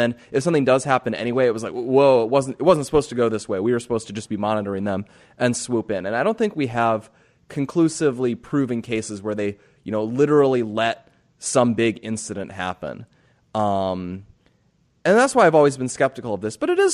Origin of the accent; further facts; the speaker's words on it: Sioux Falls, South Dakota, United States; also born or lived in Fargo, United States; I was born in Fargo, North Dakota, and then grew up in Sioux Falls, South Dakota. So feel free to mix those up because everybody else does.